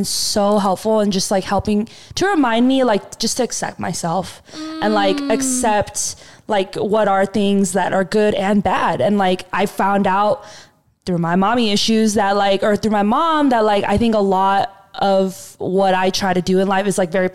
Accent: United States; I feel like just being Korean American too, like, there is that bond, you know, like the whole church thing.

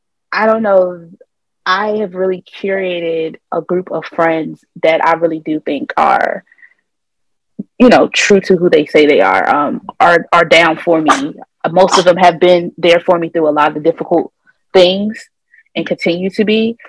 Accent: Philippines; because I'm, you know, I'm Filipino, like I want my niece and nephew to be Filipino.

